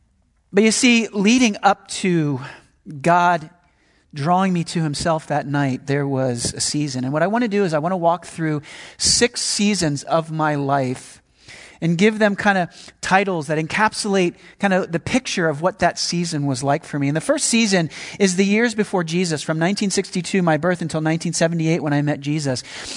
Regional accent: Pennsylvania, United States; When I was 2 years old, we moved to the suburbs of Philadelphia to a small Cape Cod, 3-bedroom, 1.5 bathrooms.

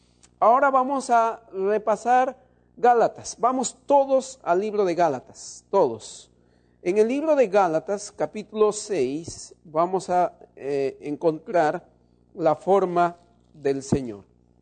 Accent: Cusco, Peru; Yo soy natural de Cusco, al sur del Perú.

